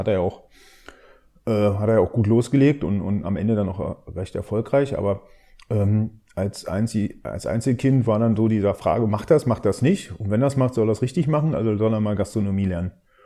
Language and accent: German; East Germany, Germany